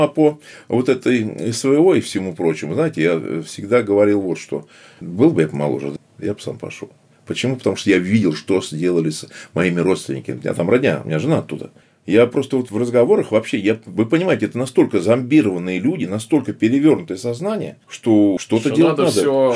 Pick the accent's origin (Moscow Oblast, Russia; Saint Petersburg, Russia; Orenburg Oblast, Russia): Orenburg Oblast, Russia; Orenburg; Я, если я родился, вырос в Оренбурге, да, ну понятно, что все свои люди.